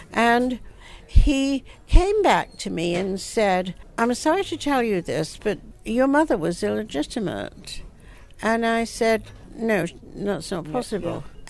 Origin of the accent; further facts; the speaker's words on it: Yorkshire and the Humber, United Kingdom; I don't know whether I have a bearing, but we're both from Yorkshire.